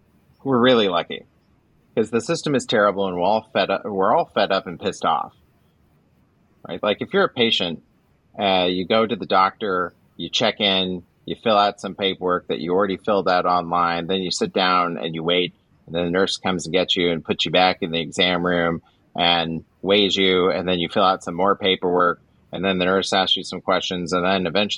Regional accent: Washington, United States; me being a good typist growing up outside of Seattle

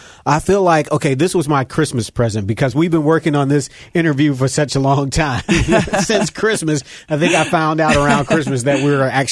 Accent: Cincinnati, Ohio, United States; I grew up in Winton Terrace, and that's where I spend most of my time volunteering with students.

